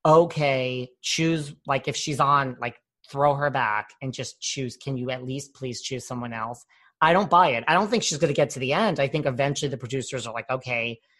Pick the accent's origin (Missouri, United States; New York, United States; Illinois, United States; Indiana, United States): New York, United States; well, I was going to say after feeling I'm from the New York area.